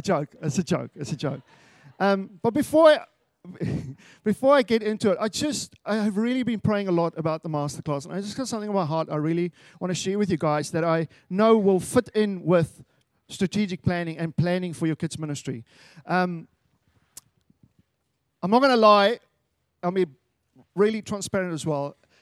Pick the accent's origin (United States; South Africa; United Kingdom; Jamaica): South Africa; I am from South Africa, so get used to the accent.